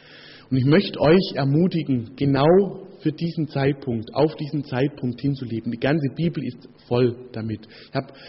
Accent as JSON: {"language": "German", "region": "Baden-Württemberg", "country": "Germany", "tie": "born or raised there", "said": "der südliche Punkt meine Heimat, der Schwarzwald. Wir kriegen da übrigens erst Panik, wenn es über einen halben Meter Schnee geht."}